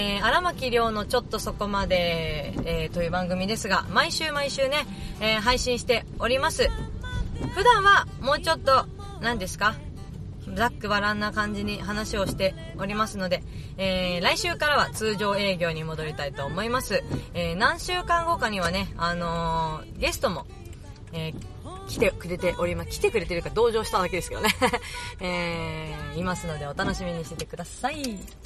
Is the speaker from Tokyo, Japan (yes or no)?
yes; Tokyo, Japan; 東京が私のずっと生まれ育ったところだから